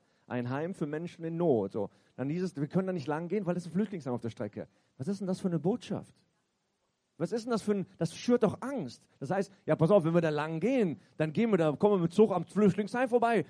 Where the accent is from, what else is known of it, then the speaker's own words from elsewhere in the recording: Cologne, North Rhine-Westphalia, Germany; Es gibt genug Beispiele, wo ich als Kölner immer denke, so, um Gottes Willen, ich schäme mich